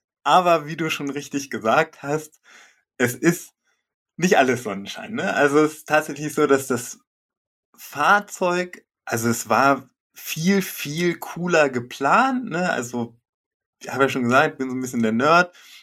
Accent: Germany; born there; Gebürtig komme ich aus dem Harz.

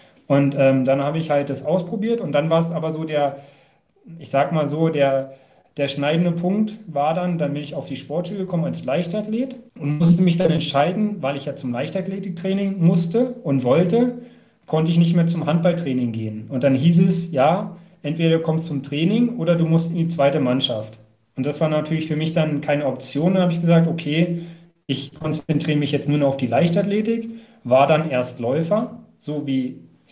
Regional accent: Potsdam, Brandenburg, Germany; Ich komme aus Potsdam.

